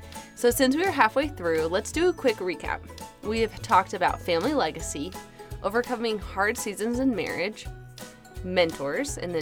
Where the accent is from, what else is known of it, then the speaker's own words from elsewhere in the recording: Alaska, United States; We're from Alaska, so I feel like Canada and Alaska wow. are similar in heart.